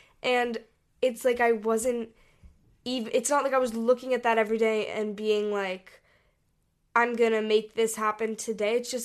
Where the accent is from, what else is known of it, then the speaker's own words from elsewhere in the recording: Hong Kong; We grew up in Hong Kong and we traveled all over Asia